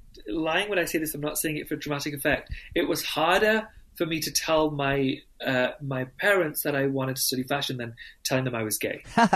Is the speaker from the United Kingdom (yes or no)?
yes; Doncaster, Yorkshire and the Humber, United Kingdom; I'm from South Yorkshire, a place called Doncaster.